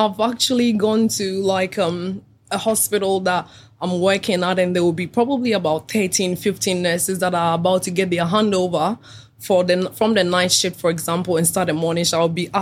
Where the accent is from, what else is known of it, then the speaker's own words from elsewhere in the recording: Ghana; now in Australia; growing up in Ghana and having our food and our culture to Australia.